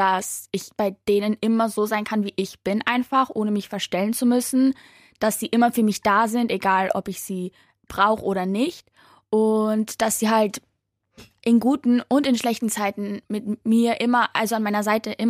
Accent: Kosovo; now in Graz, Austria; ich bin 16 Jahre alt, ich komme aus Graz und ursprünglich aus dem Kosovo.

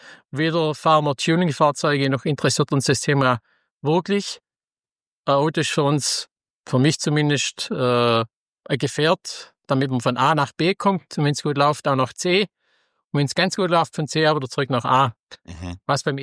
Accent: Baden-Württemberg, Germany; wir als Schwabe

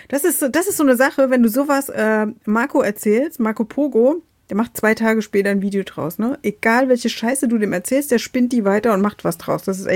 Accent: Rhineland-Palatinate, Germany; Ich komme ja aus der Pfalz und gleich daran grenzt die Kurpfalz

